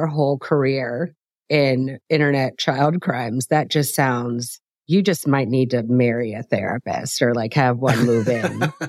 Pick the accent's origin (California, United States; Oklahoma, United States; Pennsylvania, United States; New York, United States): Pennsylvania, United States; Lancaster; not too far from Lancaster, which I'm from Amish country.